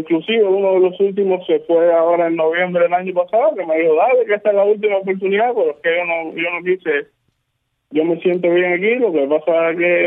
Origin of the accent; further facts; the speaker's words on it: Camajuaní, Villa Clara, Cuba; also born or lived in Ranchuelo; Yo soy natural de Ranchuelo, pero desde muy pequeño, desde 6 meses, vivo aquí en Camajuaní.